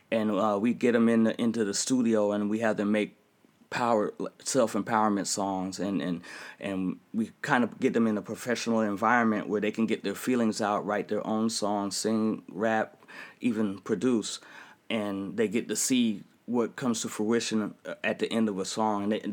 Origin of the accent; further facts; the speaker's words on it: Oakland, California, United States; Like, I'm from East Oakland and I'm a Bronco fan.